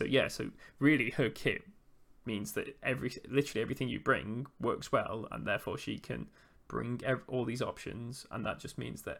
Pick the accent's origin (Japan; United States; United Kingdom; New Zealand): United Kingdom; England; We're English, you see. They don't listen to us Europeans